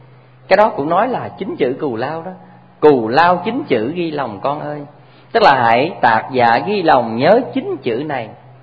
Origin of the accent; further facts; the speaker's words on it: Trà Ôn, Vĩnh Long, Vietnam; Hay dưới quê tôi á, ngang sông Trà Ôn